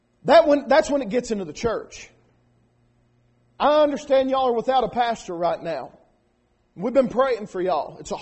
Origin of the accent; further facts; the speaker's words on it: United States; Like the brother said, I'm from Lee County. All right? Don't hold it against me.